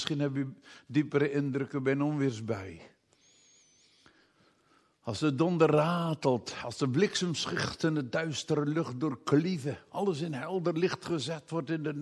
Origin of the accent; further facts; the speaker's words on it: Rilland, Zeeland, Netherlands; Ik herinner me dat ik als kind hier in Rilland over de hoofdweg liep.